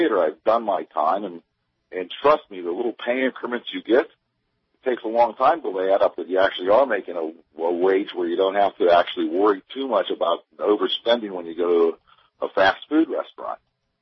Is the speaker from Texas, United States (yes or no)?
no; Pennsylvania, United States; I'm from Western Pennsylvania, the mills were still, or there were still mills you could get a job into, you know, in a manufacturing plant